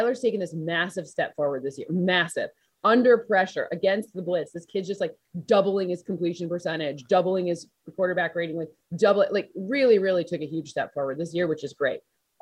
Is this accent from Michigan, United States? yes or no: yes; Michigan, United States; Matthew Stafford's actually like, I'm from Michigan.